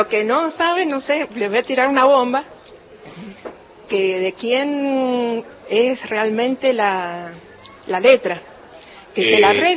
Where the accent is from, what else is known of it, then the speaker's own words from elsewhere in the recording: San Juan, Argentina; y soy de San Juan